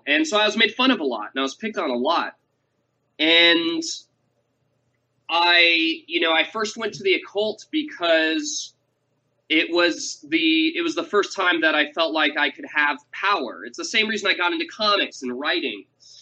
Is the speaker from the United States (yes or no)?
yes; Lynwood, California, United States; I grew up in a very impoverished neighborhood. I grew up in Linwood. It's a part of LA.